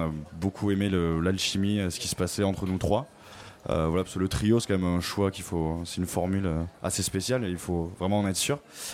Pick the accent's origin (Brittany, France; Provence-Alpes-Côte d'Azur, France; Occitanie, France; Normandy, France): Occitanie, France; Tarbes; on vient de Tarbes, dans les Hautes-Pyrénées.